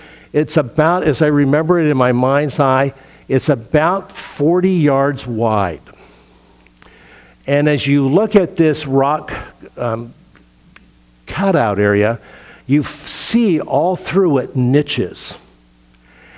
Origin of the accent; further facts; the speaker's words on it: Pacific Northwest, United States; now in California, United States; since we moved from the Northwest in the 60s to California. You know, what California calls rivers back home, we oftentimes call creeks and maybe a stream.